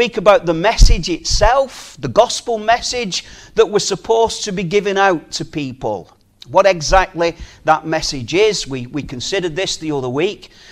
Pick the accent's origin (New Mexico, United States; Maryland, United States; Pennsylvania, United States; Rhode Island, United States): Maryland, United States; Baltimore; I'm not eloquent. I'm from Baltimore.